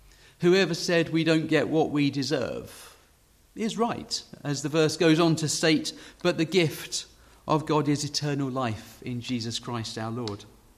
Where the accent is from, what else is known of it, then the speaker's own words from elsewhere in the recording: United Kingdom; It made me think about how we as British people, if we're invited to somebody's home for a meal, we might bring a gift